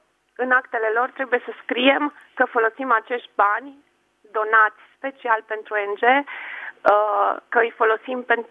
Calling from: Alba Iulia, Alba County, Romania; Sunt din Alba Iulia

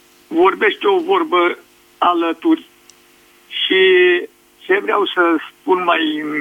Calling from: Slatina, Olt County, Romania; din Slatina.

